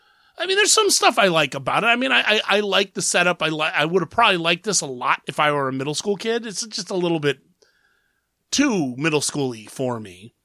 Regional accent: Columbus, Ohio, United States; who's from Columbus, Ohio, my hometown.

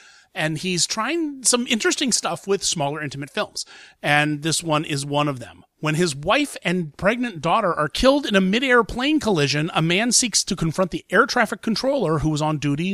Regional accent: Columbus, Ohio, United States; it was actually filmed in Columbus, Ohio, which is my hometown. I live there.

